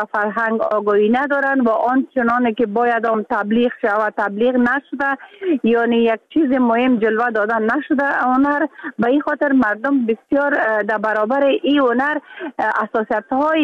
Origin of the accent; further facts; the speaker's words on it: Mazar-i-Sharif, Balkh, Afghanistan; حتی یک ولایت که ما از مزار شریف هستم، اولین کس باشم که در هنر سینما آمدیم از گذشته ها